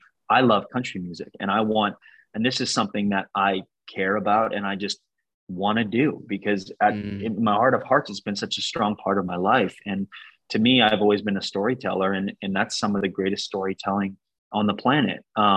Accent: Canada; I grew up in Canada, but a lot of my favorite childhood memories were driving the Sea to Sky Highway, also known as Highway 99

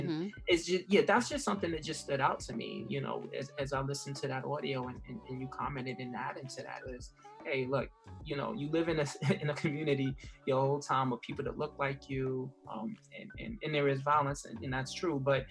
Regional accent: Bronx, New York, United States; I grew up in the South Bronx, right? So Washington Projects are pretty much a large part of my life.

